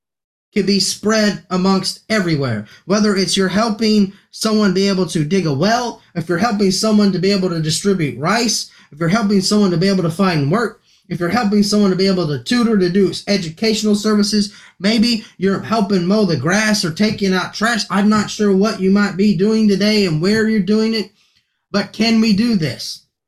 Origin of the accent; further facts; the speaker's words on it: Texas, United States; also born or lived in California; now in Ohio, United States; I am from Texas. I've lived all across the United States. I've been in California. I've said born and raised in Texas.